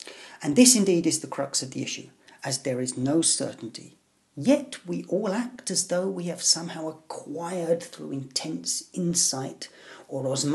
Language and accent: English; London, United Kingdom; Growing up in London during the 1970s and 1980s, you had no choice but to adopt a political stance.